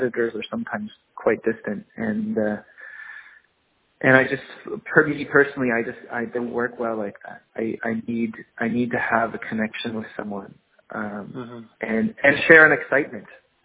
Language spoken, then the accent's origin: English; Nova Scotia, Canada; I'm from the South Shore, but there's a lot of similarities between the communities of the South Shore of Nova Scotia and Cape Breton.